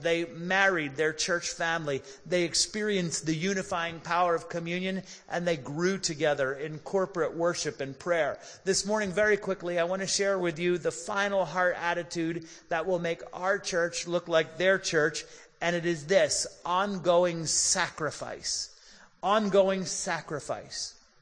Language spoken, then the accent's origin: English; Philadelphia, Pennsylvania, United States; Philadelphia is my hometown.